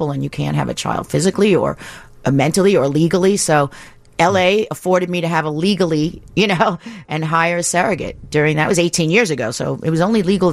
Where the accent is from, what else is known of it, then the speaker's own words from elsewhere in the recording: New York, United States; I was born and raised in New York, and I could not have a child there.